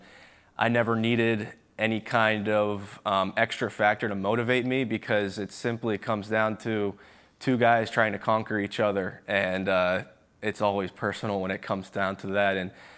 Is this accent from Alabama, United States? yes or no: no; Pennsylvania, United States; And I think growing up in Pennsylvania, wasn't always used to this kind of rivalry.